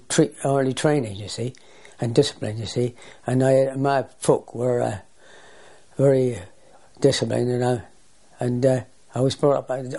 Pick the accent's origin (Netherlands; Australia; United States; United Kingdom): United Kingdom; Topsham, South West England; born there; I was born in Exeter, at Topsham, Exeter.